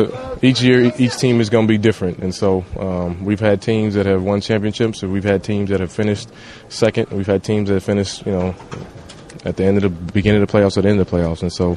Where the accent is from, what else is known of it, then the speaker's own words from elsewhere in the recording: Indianapolis, Indiana, United States; Is there extra incentive because I'm from Indianapolis?